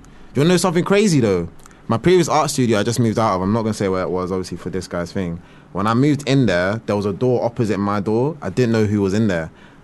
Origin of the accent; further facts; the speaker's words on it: Catford, London, United Kingdom; I'm from Catford, innit?